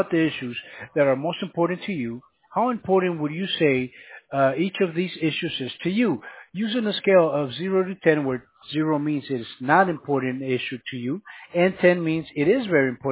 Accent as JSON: {"language": "English", "town": "San Francisco", "region": "California", "country": "United States", "also_born_or_lived": "North Bay", "said": "I'm from California originally, sir."}